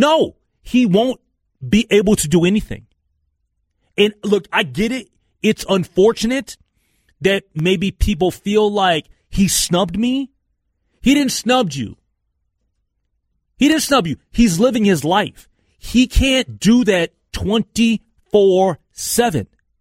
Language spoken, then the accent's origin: English; Minnesota, United States; as a Minnesotan and understanding the great Minnesota get-together